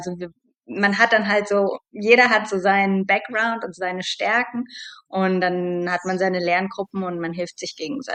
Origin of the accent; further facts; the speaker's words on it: Frankfurt, Hesse, Germany; Und in Deutschland, ich bin in Frankfurt aufgewachsen, was willst du denn in Frankfurt mit Meeresbiologie machen?